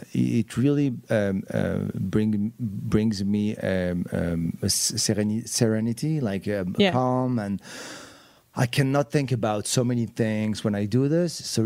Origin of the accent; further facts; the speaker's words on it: Morocco; I grew up in Morocco. I wanted to be a jazz musician.